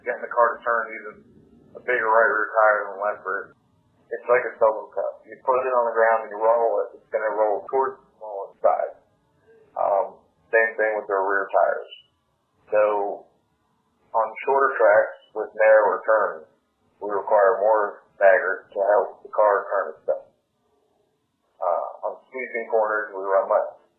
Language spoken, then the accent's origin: English; Hillsborough, New Jersey, United States; now in Concord, United States; Like you said, I'm from Hillsborough, New Jersey, now live in Concord.